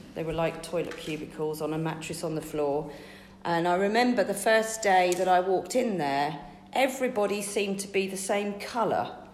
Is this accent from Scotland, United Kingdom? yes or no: no; Oxted, South East England, United Kingdom; we ended up sleeping in a tent around my hometown of Oxted and had nowhere to go